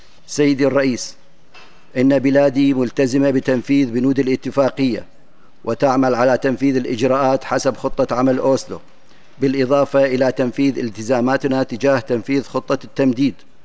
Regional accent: Iraq; يعمل بلدي العراق على تحديث المعايير الوطنية

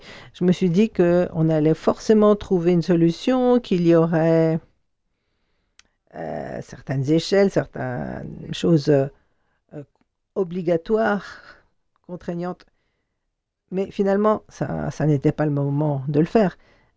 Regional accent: Switzerland; Et il y a des discussions à ce propos chez nous, en Suisse.

